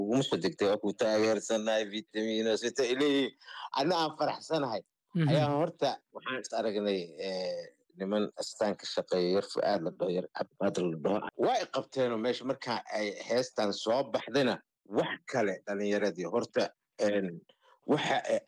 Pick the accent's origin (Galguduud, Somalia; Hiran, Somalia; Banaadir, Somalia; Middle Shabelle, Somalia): Banaadir, Somalia; Mogadishu; xamar aniga meesha aan ku dhashay aan ku soo koray aan ku weynaaday aan ku aqliyeystay aan ku guursaday aan ku guriyeystay